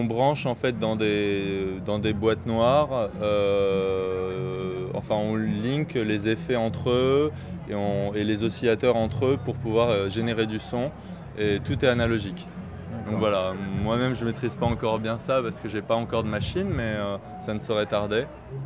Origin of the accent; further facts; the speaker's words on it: Bordeaux, Nouvelle-Aquitaine, France; Et nous sommes de Bordeaux, donc on a fait un melting pot de tout ça